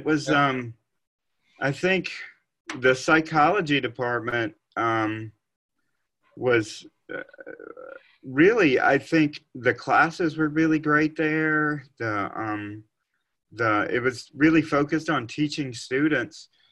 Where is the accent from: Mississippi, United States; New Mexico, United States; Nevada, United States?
Mississippi, United States; Crowder; Called Crowder, Mississippi. It's in the Mississippi Delta. It's about 40 minutes from Oxford, I guess.